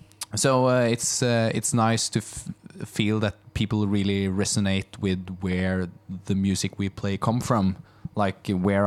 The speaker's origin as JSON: {"language": "English", "country": "Norway", "said": "from Norway. It's been great to be a part of this podcast."}